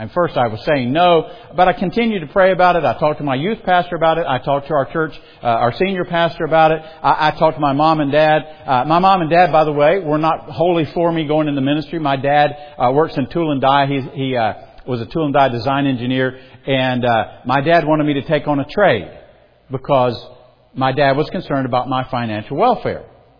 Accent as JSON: {"language": "English", "region": "the South", "country": "United States", "said": "I'm from the South, so we're good at it."}